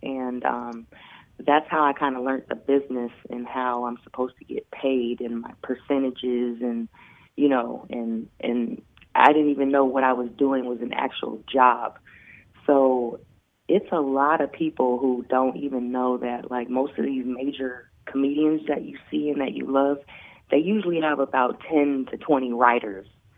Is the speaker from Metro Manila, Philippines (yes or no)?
yes; Manila, Metro Manila, Philippines; born there; I'm half Asian. Yeah, I'm half black. You know, they say black don't crack. And then the other half, I was born in Manila.